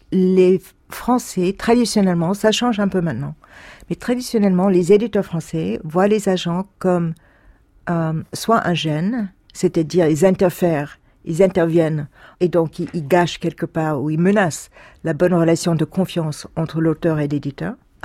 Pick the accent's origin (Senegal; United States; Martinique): United States; French is a second language; now in France; Je suis américaine, mais je suis en France depuis longtemps.